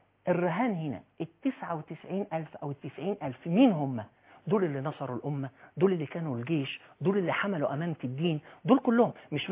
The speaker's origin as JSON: {"language": "Arabic", "country": "Egypt", "said": "وانا ارى انه انا مواطن مصري لابد ان ارجع الى دستور مصر وافهمه."}